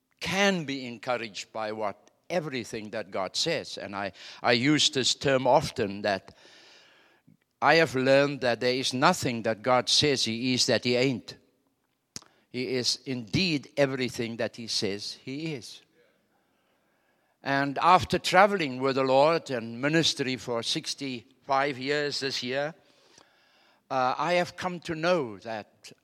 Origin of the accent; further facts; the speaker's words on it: South Africa; I hail from South Africa. So with an African on stage, you can expect anything